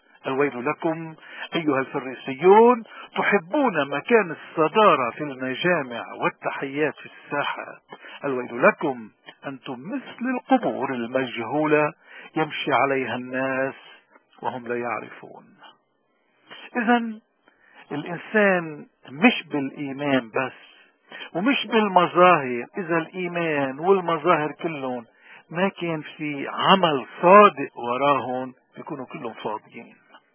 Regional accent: Lebanon; من هون نحن كلبنانيين وين ما نوجدنا، ما إلنا وجود إذا ما كان وطننا الأساس وطن الأم موجود.

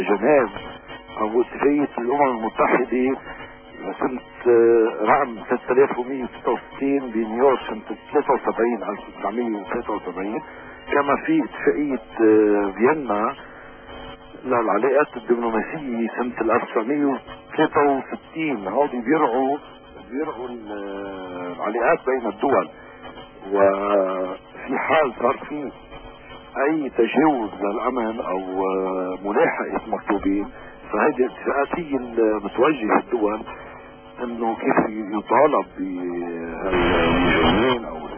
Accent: Lebanon; اليوم كلبنانيين

